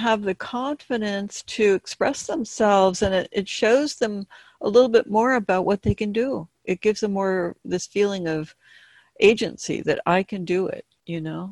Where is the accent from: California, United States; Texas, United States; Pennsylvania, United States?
California, United States; Butano Canyon; I'm also from Butte-No Canyon, and it's a lovely and wonderful place.